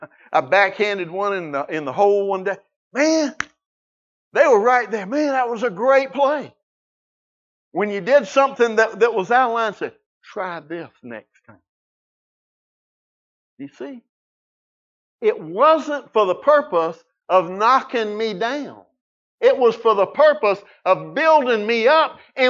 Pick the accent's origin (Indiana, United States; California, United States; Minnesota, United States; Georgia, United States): Georgia, United States; Savannah; Years ago, when there's this little cracker boy growing up in South Georgia in Savannah, that no matter where he's lived, he can't shake this accent.